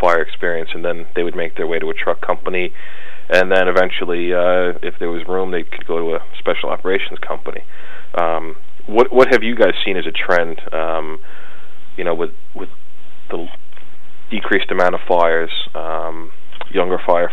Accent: East Coast, United States; You know, growing up on the East Coast, you would always hear

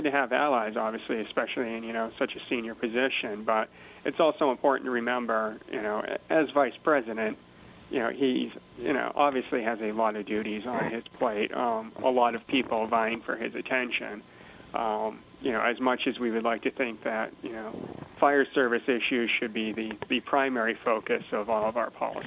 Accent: Maine, United States; Senator Susan Collins from my home state, the great state of Maine

